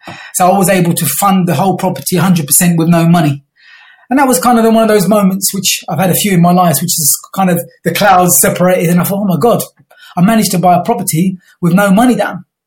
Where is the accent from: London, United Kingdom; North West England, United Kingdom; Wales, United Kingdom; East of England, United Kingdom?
London, United Kingdom; I grew up in South London and around Camberwell. I spent my first 20 years around there